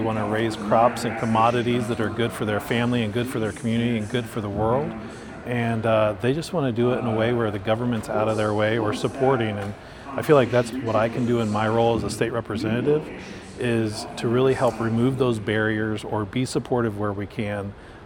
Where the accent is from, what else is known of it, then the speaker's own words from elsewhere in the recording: Greencastle, Indiana, United States; I come from Putnam County, specifically Greencastle, grew up on a farm, breed and raise quarter horses, we have row crops.